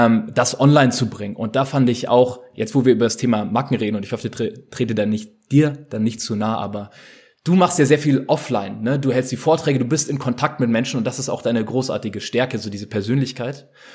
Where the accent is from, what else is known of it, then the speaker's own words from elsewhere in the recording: Germany; vor allen Dingen als Deutsche, wenn man sich das anschaut, ne?